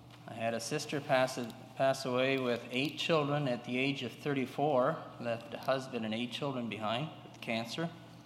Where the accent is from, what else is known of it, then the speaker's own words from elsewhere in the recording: Tennessee, United States; Born and raised in Tennessee in a conservative Amish setting.